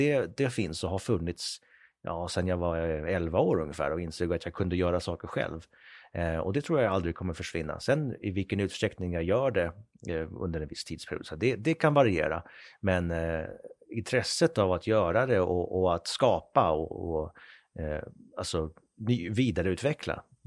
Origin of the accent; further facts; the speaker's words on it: Sweden; accent: Swedish; jag lyckades få bort min svenska accent när jag var ganska ung.